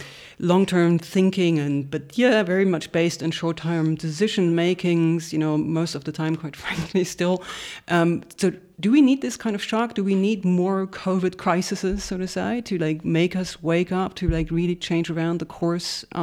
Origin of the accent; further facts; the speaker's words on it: southern Germany, Germany; actually, by the way, I grew up in southern Germany, so very near to Austria.